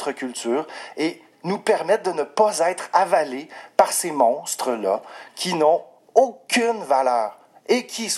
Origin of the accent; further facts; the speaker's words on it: Canada; Juste dire, en tant que Canadien, qu'importe qu'est-ce qu'on fait dans notre vie